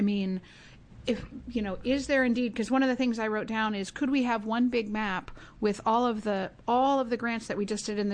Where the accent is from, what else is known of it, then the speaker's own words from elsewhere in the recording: Portland, Oregon, United States; So I'm from Northeast Portland, and we meet with the Multnomah area superintendents.